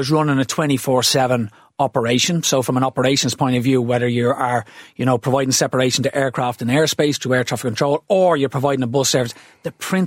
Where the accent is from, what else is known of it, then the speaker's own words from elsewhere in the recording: Ballymun, County Dublin, Ireland; that was my father looking at me growing up in Ballymun